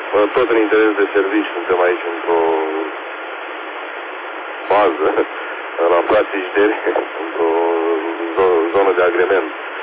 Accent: Iași, Iași County, Romania; QTH-ul meu este din, sunt din Iași

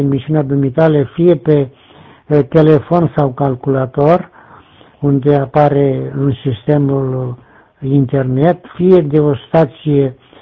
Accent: Tecuci, Galați County, Romania; moved away; de aproape 5 ani de când sunt plecat din Tecuci, nu mai lucrez în unde scurte

